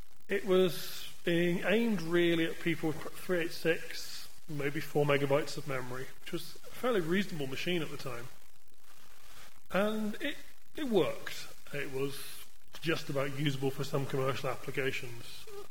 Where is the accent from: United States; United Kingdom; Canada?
United Kingdom; England; accent: English; My accent isn't the clearest of English accents anyway.